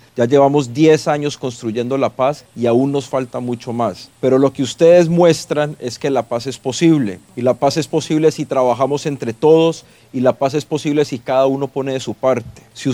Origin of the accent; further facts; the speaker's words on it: Colombia; Yo como colombiano